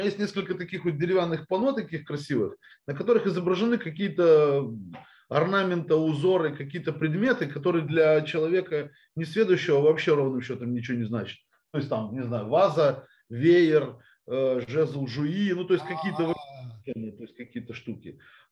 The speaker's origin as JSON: {"language": "Russian", "town": "Odesa", "region": "Odesa Oblast", "country": "Ukraine", "said": "Я уже начал ходить на море. Ну, как все настоящие одесситы зимой."}